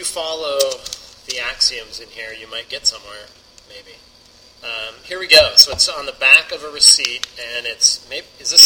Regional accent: Montana, United States; Well, when I was growing up in Montana, it was legal to drink and drive

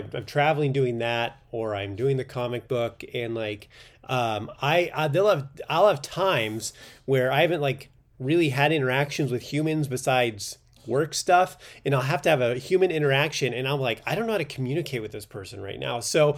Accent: Quebec, Canada; I'm French Canadian.

